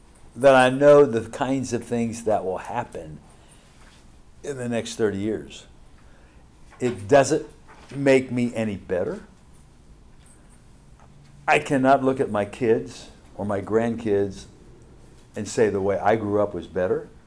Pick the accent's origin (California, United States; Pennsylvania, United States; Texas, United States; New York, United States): Pennsylvania, United States; Hershey; born there; I was born in Hershey, Pennsylvania.